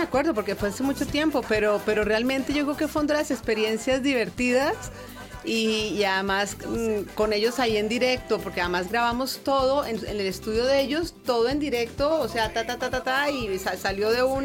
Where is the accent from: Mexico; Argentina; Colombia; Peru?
Colombia; accent: mix of Colombian and Spanish; now in Spain; Pero tengo una mezcla entre colombiano, español y así